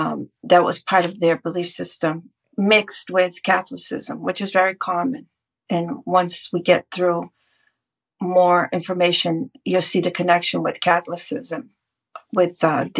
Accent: São Paulo, Brazil; I was born in Brazil, in São Paulo, which is a big city, but we lived in Santander, which is a smaller town. And my great grandparents on my mother's side immigrated to Brazil from Spain.

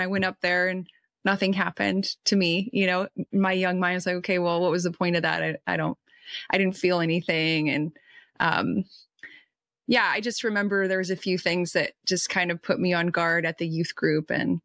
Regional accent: California, United States; born there; I was born in Northern California.

